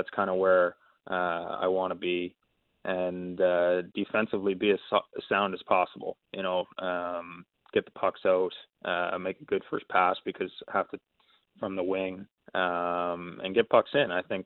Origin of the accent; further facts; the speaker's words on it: Canada; being a Canadian boy